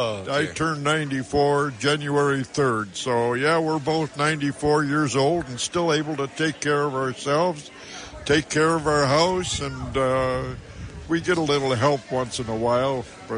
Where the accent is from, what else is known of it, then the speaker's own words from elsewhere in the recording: North Tonawanda, New York, United States; Now, when I grew up in North Tonawanda, our family lived on Stenzel Street.